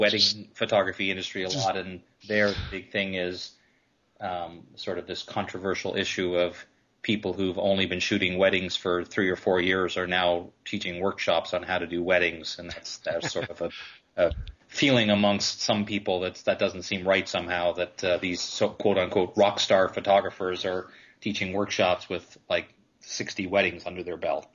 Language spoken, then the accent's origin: English; Ottawa, Ontario, Canada; I was from Ottawa, actually.